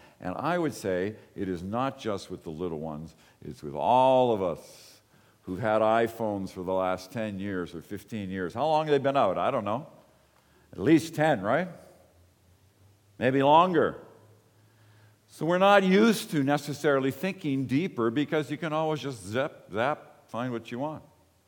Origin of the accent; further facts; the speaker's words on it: Belfast, Northern Ireland, United Kingdom; born there; I was actually born in Belfast, and I'm not sure what that hospital even was.